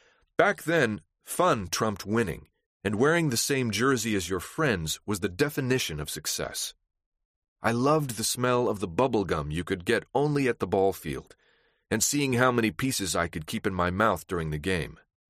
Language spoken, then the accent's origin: English; Reynoldsburg, Ohio, United States; I was the third of four boys growing up in Reynoldsburg, Ohio, a suburb of Columbus.